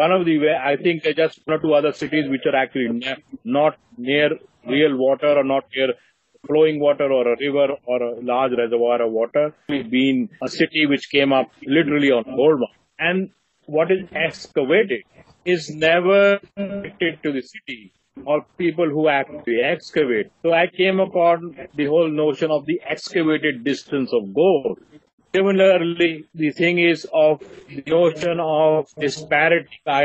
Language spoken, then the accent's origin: English; India; And I also implicate myself because I'm from India and Indians consume the maximum amount of gold in the world.